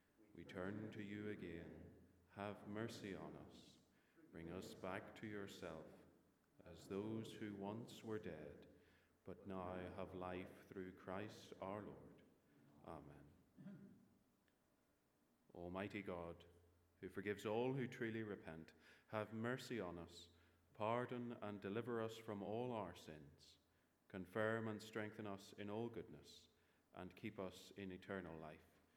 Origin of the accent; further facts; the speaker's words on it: Portadown, Northern Ireland, United Kingdom; I'm obviously not from South Dublin. I come from the lovely place of Portadown in County Armagh.